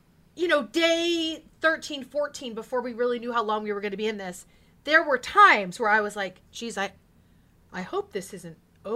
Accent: California, United States; I was raised in the Central Valley of California, which is the red part of California, very conservative.

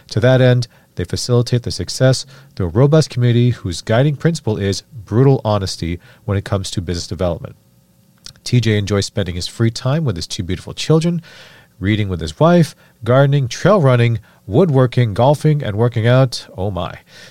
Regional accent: Canada; I grew up in Canada

